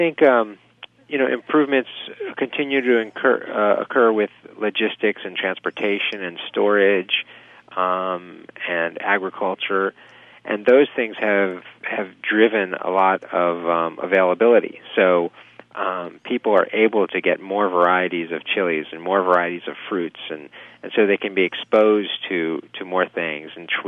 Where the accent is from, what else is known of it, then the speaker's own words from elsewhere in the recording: Virginia, United States; No, I grew up in Virginia and I knocked around over the years, through restaurants, in kitchen or waiting tables or bartending.